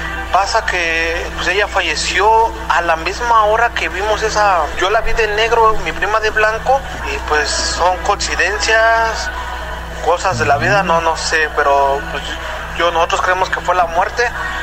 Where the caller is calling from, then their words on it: Chicago, Illinois, United States; aquí de Chicago.